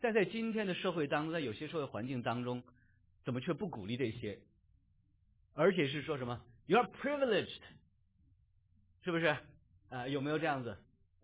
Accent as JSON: {"language": "Chinese", "country": "China", "tie": "born or raised there", "said": "我们在国内读书从小长大，在座我们好多弟兄姊妹跟我一样，叫生在新中国，长在红旗下"}